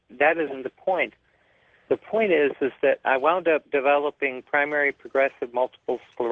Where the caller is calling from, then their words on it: Everett, Washington, United States; I'm calling from Everett, Washington.